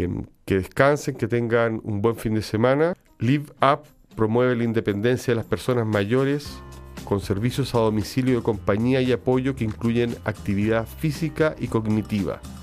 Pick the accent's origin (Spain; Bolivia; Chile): Chile; como chileno